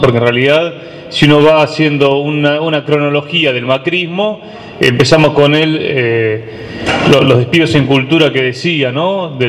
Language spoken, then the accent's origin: Spanish; Argentina; porque si no vamos a estar derrotados como pueblo argentino.